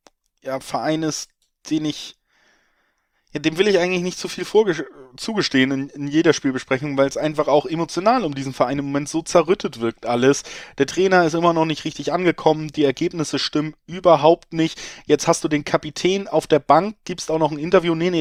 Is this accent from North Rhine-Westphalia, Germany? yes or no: no; Hamburg, Germany; Ich komme aus Hamburg